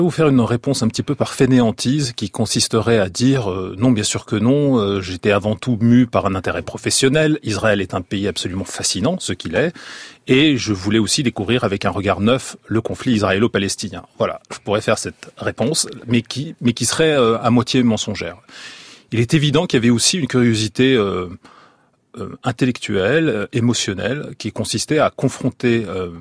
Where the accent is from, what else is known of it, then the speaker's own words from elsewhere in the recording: France; born there; Moi, je suis né en France, je suis français et je ne ressens pas de double appartenance, même si j'ai évidemment par le sort, le destin de mes parents qui ont choisi l'exil de Pologne, j'ai aussi des racines